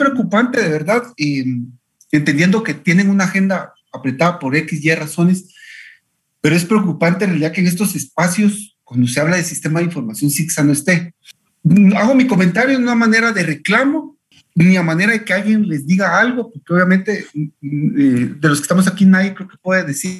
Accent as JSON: {"language": "Spanish", "country": "Guatemala", "said": "Pero como guatemalteco, les digo, como alguien que es usuario del sistema de salud"}